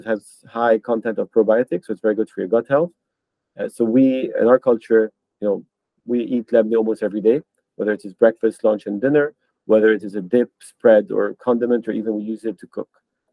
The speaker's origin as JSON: {"language": "English", "country": "France", "tie": "born or raised there", "also_born_or_lived": "Geneva / Lebanon / Nigeria / London", "said": "I was born in Geneva, raised in France, lived in Lebanon, in Nigeria, went to college in London. So I've lived quite around the world."}